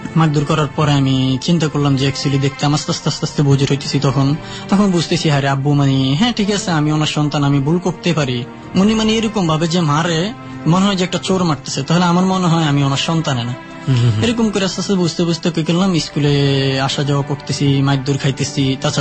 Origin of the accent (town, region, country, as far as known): Dhaka, Dhaka Division, Bangladesh; born or raised there; also born or lived in Chandpur